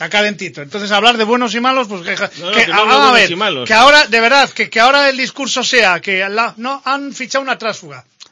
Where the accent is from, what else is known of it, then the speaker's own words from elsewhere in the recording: Spain; yo como español